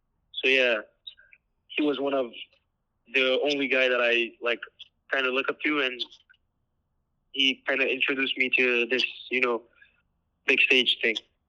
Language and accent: English; Canada; I'm a Canadian